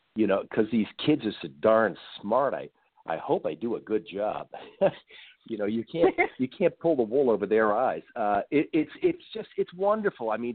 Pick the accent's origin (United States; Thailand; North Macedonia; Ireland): United States; Hartford, Connecticut; He later went on to live in my hometown, where I live now, of Hartford, Connecticut.